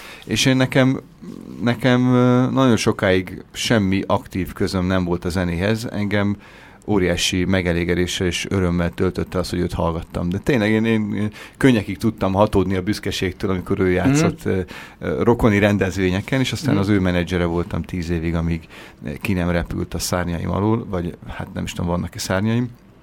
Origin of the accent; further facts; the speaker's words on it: Pomáz, Pest, Hungary; Most már 7. éve szervez akadémiát Pomázon, ahonnan mi származunk